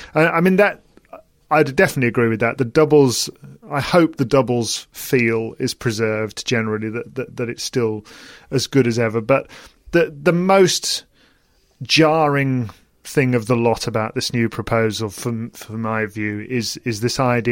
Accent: United Kingdom; The one we as British people took most interest

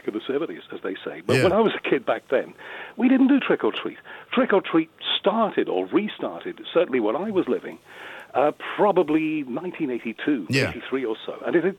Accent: Liverpool, North West England, United Kingdom; because you know that I'm originally a Scouser.

